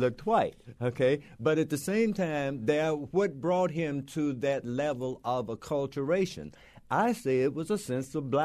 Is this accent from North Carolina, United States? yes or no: no; Jackson, Mississippi, United States; My hometown.